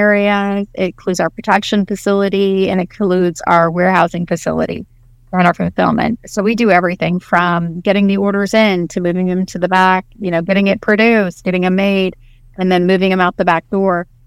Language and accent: English; Midwest, United States; it's true to our heritage of who we are, where we grew up and being in the Midwest